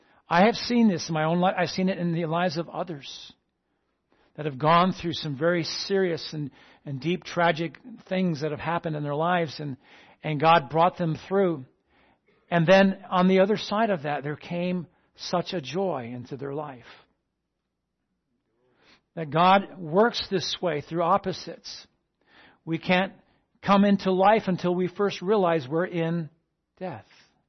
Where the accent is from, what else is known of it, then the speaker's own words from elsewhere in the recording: New England, United States; I grew up in New England. And I know all about snow and cold and ice and plowing and shoveling and salting